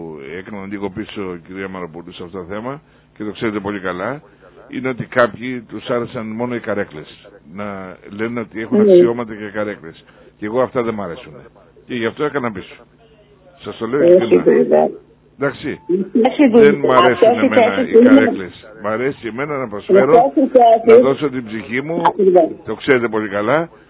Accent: Zakynthos, Ionian Islands, Greece; Ξέρω, είμαι από τη Ζάκηθο. Το ξέρω.

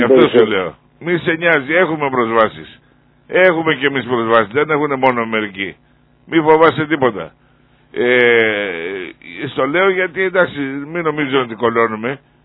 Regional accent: Ionian Islands, Greece; και εγώ έχω το δικαίωμα να κάνω παράπονα σαν Κεφαλονίτης.

